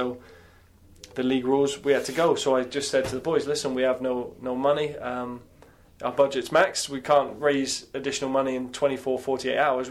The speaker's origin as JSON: {"language": "English", "country": "Canada", "said": "And I think that's a great culture that we have as a club, and we as a Canadian culture have, that we'll roll up our sleeves and do what it takes."}